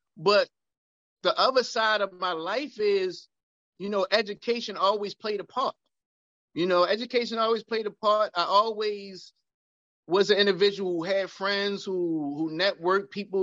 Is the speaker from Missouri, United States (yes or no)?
no; Baltimore, Maryland, United States; I was born and raised in East Baltimore. Okay. East Baltimore today around the Johns Hopkins area is not what it was in the 90s.